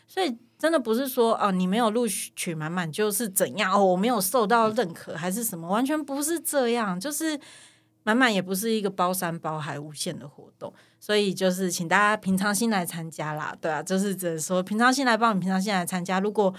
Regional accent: southern Taiwan, Taiwan; now in Taipei, Taiwan; 就是因为我是南部人吧

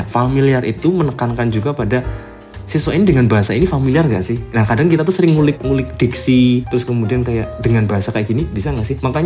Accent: Semarang, Central Java, Indonesia; saya dari Semarang

